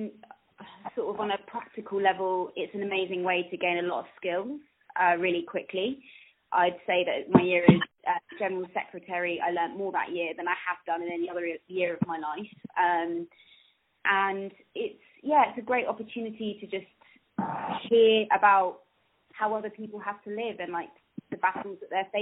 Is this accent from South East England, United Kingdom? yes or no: yes; Portsmouth, South East England, United Kingdom; I grew up in Portsmouth and, you know, didn't go to particularly good state comp